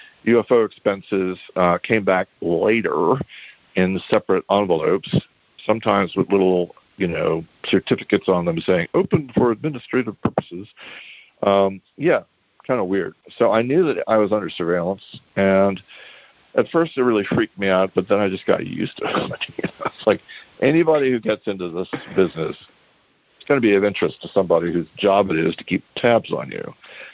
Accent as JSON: {"language": "English", "region": "Texas", "country": "United States", "said": "You know, I was this guy from Texas, you know, from this podunk paper, the Express News, you know, and in San Antonio."}